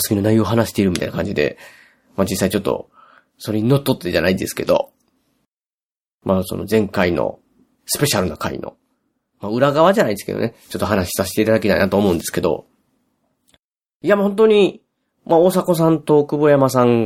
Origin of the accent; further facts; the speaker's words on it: Osaka, Japan; 僕大阪なんでね。